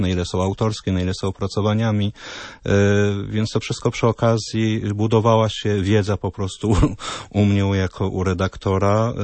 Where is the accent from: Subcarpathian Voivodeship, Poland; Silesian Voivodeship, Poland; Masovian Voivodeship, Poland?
Subcarpathian Voivodeship, Poland; Dębica; Ja jestem z Podkarpacia, czyli z Dębicy